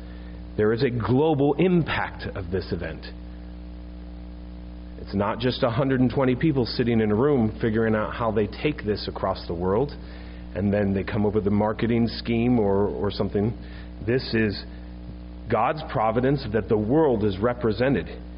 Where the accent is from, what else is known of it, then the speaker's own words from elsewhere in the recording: Virginia, United States; I went, "I'm from Virginia. That's literally the South."